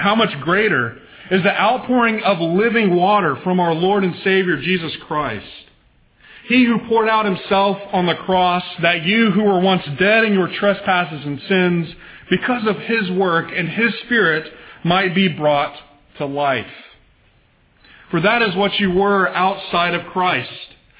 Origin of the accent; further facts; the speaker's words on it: Texas, United States; Growing up in the Plains region of Texas, where my wife and I are from, you learn one very powerful and often occurring word about the weather.